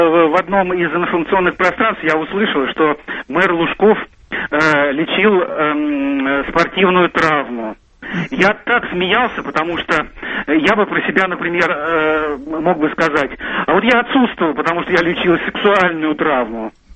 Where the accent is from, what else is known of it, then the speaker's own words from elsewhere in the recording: Moscow, Russia; я из Москвы.